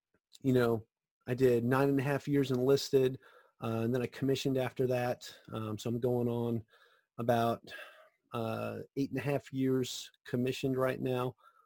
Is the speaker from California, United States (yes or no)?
no; Central Islip, New York, United States; also born or lived in Florida; I'm originally from a little town in New York called Central Islip on Long Island. Grew up there. I was born in Florida, but grew up on Long Island. Lived there since I was about 5 or 6, something like that.